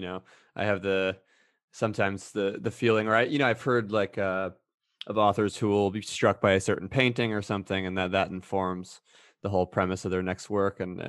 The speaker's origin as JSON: {"language": "English", "region": "Ohio", "country": "United States", "tie": "born or raised there", "said": "I grew up near Kenyon"}